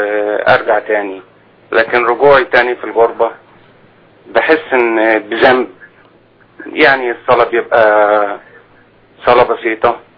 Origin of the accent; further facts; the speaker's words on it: Egypt; now in Saudi Arabia; أنا مصري مقيم في السعودية